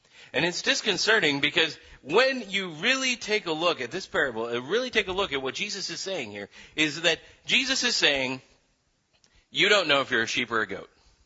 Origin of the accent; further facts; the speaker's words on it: United States; I thought about that in terms of who I am as an American.